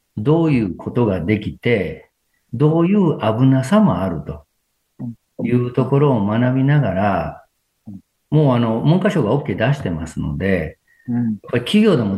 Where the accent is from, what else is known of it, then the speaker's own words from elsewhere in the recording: Kyoto, Japan; 私、京都ですので、